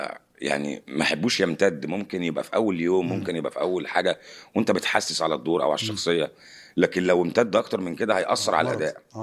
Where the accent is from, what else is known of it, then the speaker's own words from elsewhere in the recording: Warraq, Giza Governorate, Egypt; انا من الوراق. ماليش علاقه بالنوب